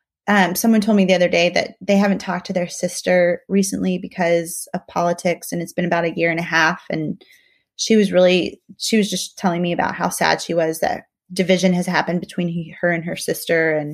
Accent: Mexico; I'm really thankful for not just my upbringing growing up in Mexico, but also living and working in other countries

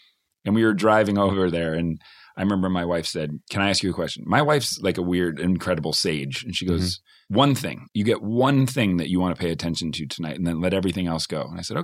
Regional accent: Newton, Massachusetts, United States; And he goes, you're from Newton, right? And I go, yeah. And he goes, North or South? And I'm like, I'm from the South.

